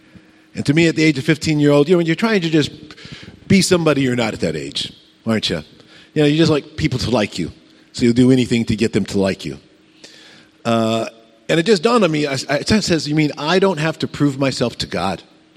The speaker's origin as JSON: {"language": "English", "country": "United States", "said": "I'm American, as you can tell. Yank."}